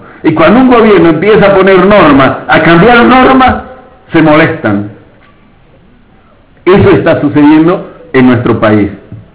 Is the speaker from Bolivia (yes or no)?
yes; Bolivia; Y en Bolivia nos dimos cuenta, después que nos habíamos peleado tanto entre nosotros